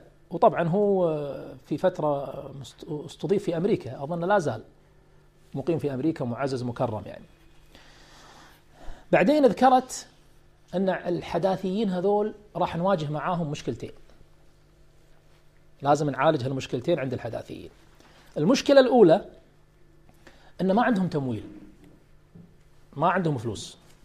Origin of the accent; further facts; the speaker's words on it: Kuwait; أنا سألت بعض المكتبات عندنا في الكويت هني يبيعون كتبه